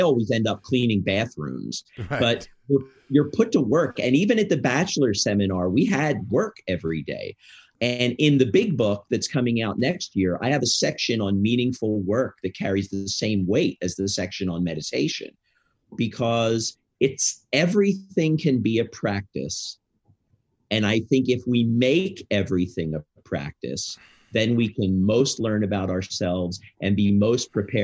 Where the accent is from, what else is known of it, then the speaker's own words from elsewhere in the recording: Philadelphia, Pennsylvania, United States; I grew up in Philadelphia and I lived here.